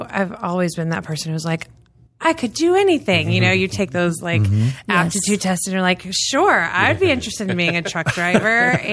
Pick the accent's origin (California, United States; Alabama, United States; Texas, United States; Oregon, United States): Texas, United States; San Antonio; So I grew up in Texas. So I will say I am a Texan. Mm-hmm. I grew up in San Antonio.